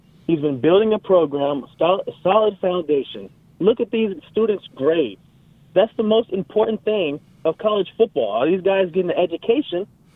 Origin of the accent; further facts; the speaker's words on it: California, United States; And nobody asked me that question because I came from California. So I only knew about the USC-UCLA rivalry.